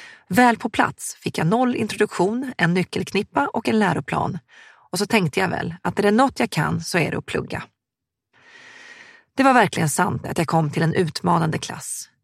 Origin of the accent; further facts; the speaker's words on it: Gävle, Gävleborg County, Sweden; Jag kommer ursprungligen från Gävle. Jag hade en trygg uppväxt, bodde i ett privilegierat område och hade många kompisar.